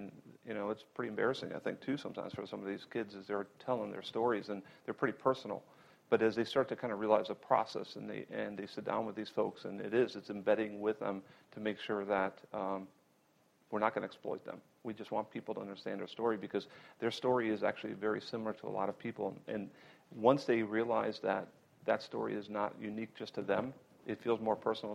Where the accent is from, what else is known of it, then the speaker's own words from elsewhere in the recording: Cleveland, Ohio, United States; I'm from Cleveland, so sorry anybody.